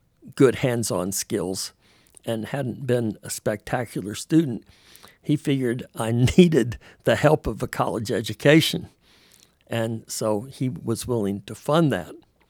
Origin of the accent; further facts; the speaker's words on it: Florida, United States; And I think the only reason I got into college was because I was from Florida, and I ended up going to MIT, and they needed geographical diversification.